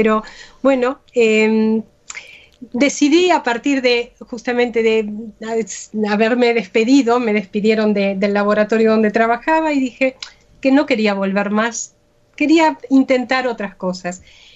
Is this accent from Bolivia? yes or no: no; Uruguay; now in Sabadell, Spain; cuando nos comentaban, ah, claro, una uruguaya, pues sí, le digo